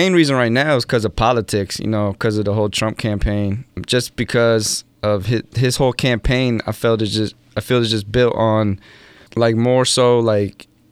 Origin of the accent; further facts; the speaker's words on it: Silver Spring, Maryland, United States; also born or lived in Washington, D.C.; I was born in D.C., but I was raised mostly in Silver Spring and Montgomery County.